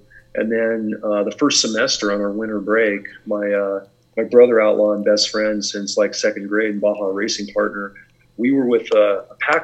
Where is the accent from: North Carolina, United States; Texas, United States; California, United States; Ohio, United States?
California, United States; basically, I grew up in the Silicon Valley of California in those foothills just as a diehard outdoorsman.